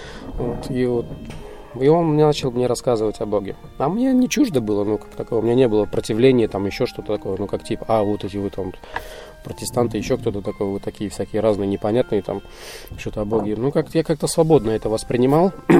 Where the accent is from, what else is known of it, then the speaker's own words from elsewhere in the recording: Valga, Valga County, Estonia; Russian is a second language; Это была девушка-землячка, тоже из города Валги, откуда я родом, переехавшая в Таллин, в Эстонию.